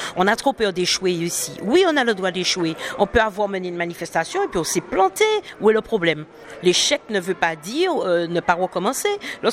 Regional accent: Martinique, France; Moi, je suis une Martiniquaise et vous ne verrez jamais … à un poste ni de ministre, de secrétaire d'État. J'ai assez de choses à faire dans mon pays. J'aime trop rentrer dans mon pays

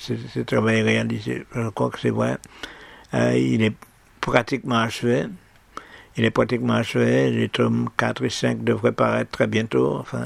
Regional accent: Sainte-Luce, Martinique, France; Je suis né à Fort-de-France.

